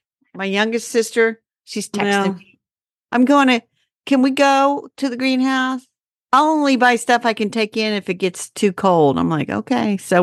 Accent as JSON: {"language": "English", "town": "Indianapolis", "region": "Indiana", "country": "United States", "said": "from Indianapolis, Indiana."}